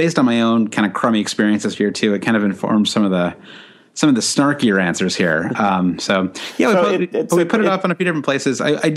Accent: United States; because as an American, we actually have a better experience.

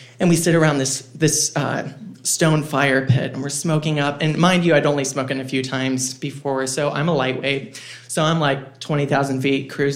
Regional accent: Jacksonville, Florida, United States; born or raised there; moved away; also born or lived in North Carolina

